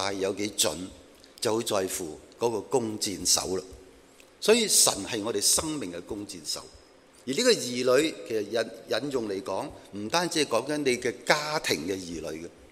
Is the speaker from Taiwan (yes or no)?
no; China; 箭对于我们中国人来讲呢，其实很重要的。